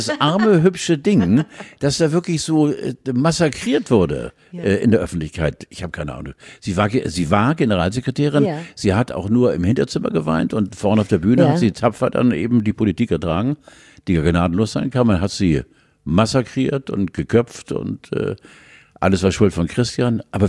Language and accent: German; Stargard, West Pomeranian Voivodeship, Poland; born there; Ich bin Zoni, ich bin geboren in Stargard bei Stettin, also ich bin der Pole.